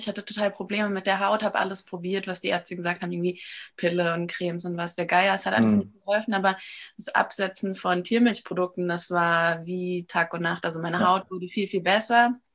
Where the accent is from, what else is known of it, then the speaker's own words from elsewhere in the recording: Frankfurt, Hesse, Germany; born there; Also gebürtige Frankfurterin, da muss man ja irgendwie